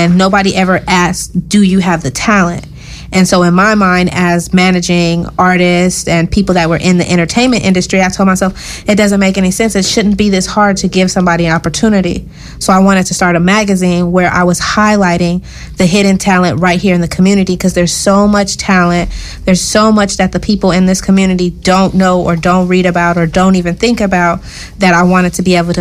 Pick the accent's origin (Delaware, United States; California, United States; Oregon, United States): California, United States; Oakland; now in Los Angeles, United States; I am from Oakland, California, the Bay Area. I graduated from Tuskegee University, and now I've been living in Los Angeles for the past 5 years now.